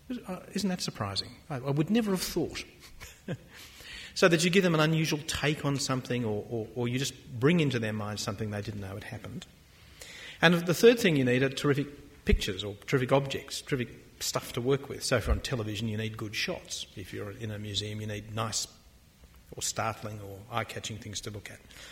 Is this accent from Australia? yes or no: yes; Australia; As you've heard, I am an Australian historian, so this is my home territory.